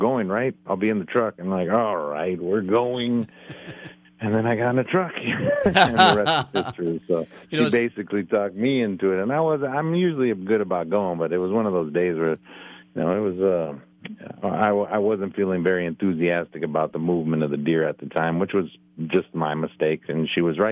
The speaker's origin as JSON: {"language": "English", "town": "Yuma", "region": "Arizona", "country": "United States", "tie": "born there", "said": "I'm actually from the West Coast. I was born in Yuma, Arizona, and my grandfather was a transplant from Minnesota"}